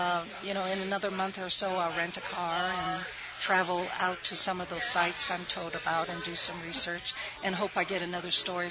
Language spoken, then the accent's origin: English; Chicago, Illinois, United States; And I grew up in an all-white neighborhood and started a dance career at the age of 12. So I grew up in Chicago.